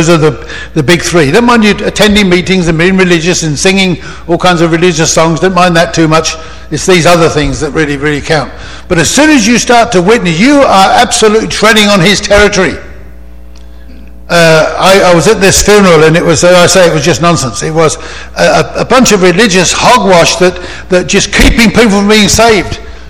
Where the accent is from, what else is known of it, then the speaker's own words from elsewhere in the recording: England, United Kingdom; Now, I'm English, of course, and that makes the world a difference.